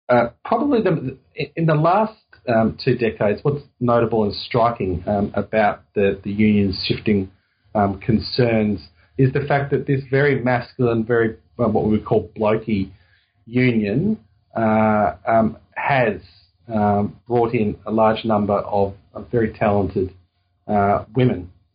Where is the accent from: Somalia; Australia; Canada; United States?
Australia; Melbourne, Victoria; not far from where I grew up in Melbourne